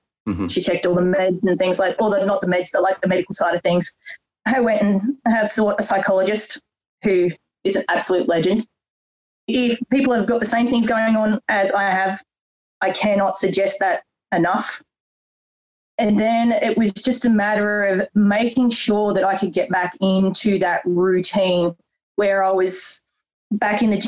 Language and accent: English; Goulburn, New South Wales, Australia; Okay, well, first of all, I'm from Goulburn in New South Wales. So that's partway between Canberra and Sydney.